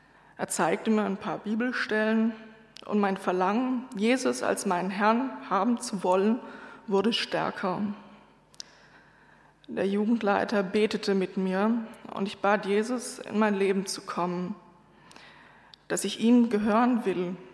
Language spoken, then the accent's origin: German; Lörrach, Baden-Württemberg, Germany; now in Freiburg, Germany; bin 24 Jahre alt und komme aus Freiburg. Geboren und aufgewachsen bin ich in Lörrach.